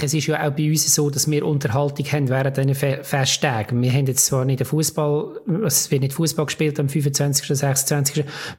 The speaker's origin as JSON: {"language": "German", "country": "Switzerland", "said": "Bei uns in der Schweiz ist es ja so"}